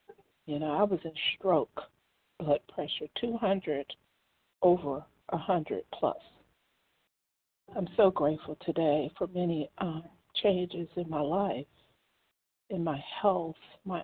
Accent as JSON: {"language": "English", "region": "Maryland", "country": "United States", "said": "I'm from Maryland."}